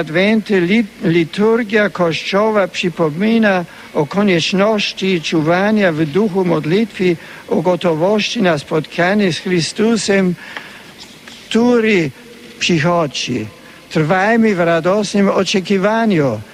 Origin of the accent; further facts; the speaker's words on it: Bavaria, Germany; Und besonders grüße ich heute die Gäste aus Ruhpolding, aus meiner Heimat.